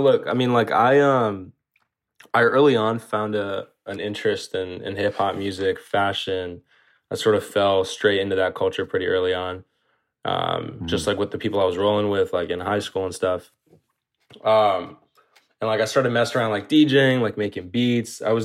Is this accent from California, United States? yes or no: yes; California, United States; So I grew up in Orange County.